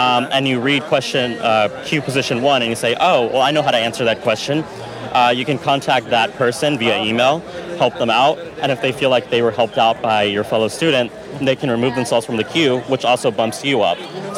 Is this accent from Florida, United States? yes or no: no; Fort Worth, Texas, United States; I'm a junior studying human evolutionary biology here at Harvard, and I'm from Fort Worth, Texas.